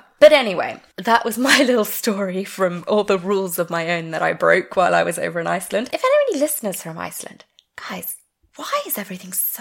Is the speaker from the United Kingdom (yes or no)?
yes; England, United Kingdom; Like, I'm from England. And then he told me my accent sounded like